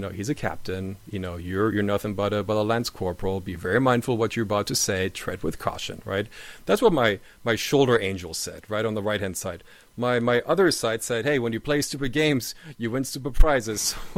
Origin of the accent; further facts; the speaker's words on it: Germany; one of our drill instructors found out that I was from Germany.